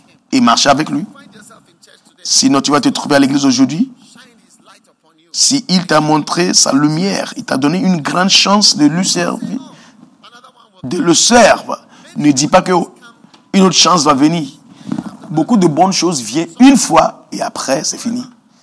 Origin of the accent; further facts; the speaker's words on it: Jamaica; Comme nous venons de Jamaïque et les Caraïbes, j'ai vu les îles.